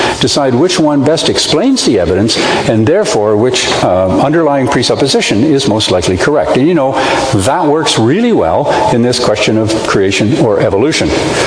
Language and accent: English; Ontario, Canada; Now, I know I'm from Ontario